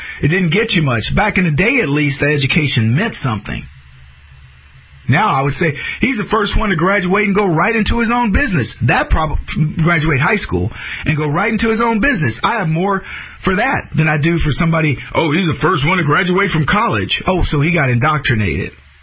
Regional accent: United States; As an American who watched what has happened over the past almost two decades now, I want vengeance and grievance.

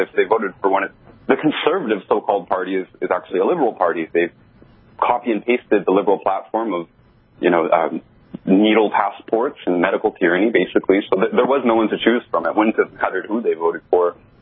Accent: Canada; I'm from Canada, if the listeners don't know.

